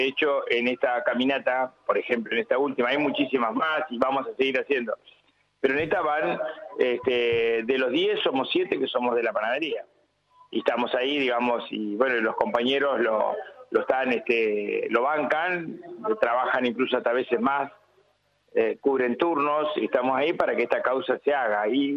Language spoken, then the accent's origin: Spanish; Argentina; nosotros mismos como argentinos